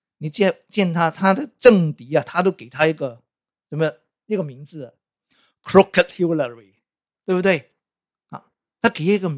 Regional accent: Hong Kong; 我是香港长大的我是中国来的，不过是香港长大简称中国出生中国长大。

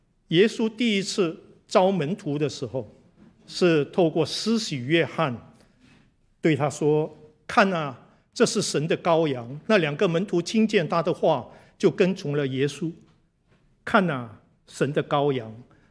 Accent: Malaysia; 我来自马来西亚啊，在马来西亚我的家乡有一个特别的花啊，那是世界最大的花。

